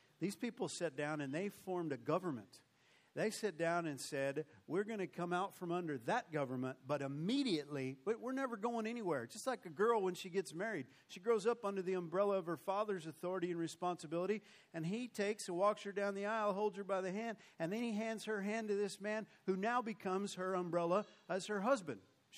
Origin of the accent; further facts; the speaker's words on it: New Mexico, United States; I've been here a little while. I'm from New Mexico.